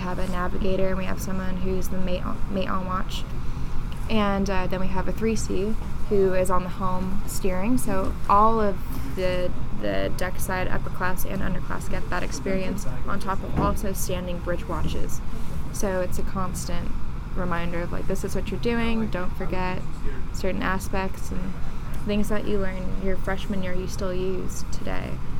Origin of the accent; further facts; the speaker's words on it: San Ramon, California, United States; I'm from the Bay Area. Hometown is San Ramon, California.